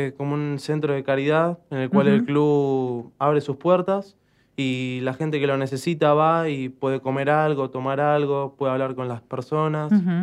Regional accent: Valentín Alsina, Buenos Aires Province, Argentina; un club deportivo de donde soy yo, de Valentín Alsina Lanús.

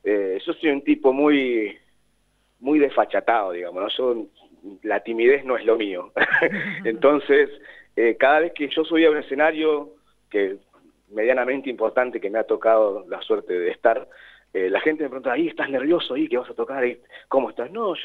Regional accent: Avellaneda, Buenos Aires Province, Argentina; lo tengo en cuenta, eso que soy de Avellaneda

